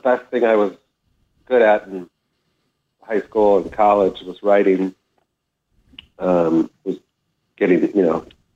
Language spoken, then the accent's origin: English; Bloomfield Village, Michigan, United States; I grew up in the suburbs of Detroit in Bloomfield Village, and Irish Catholic family.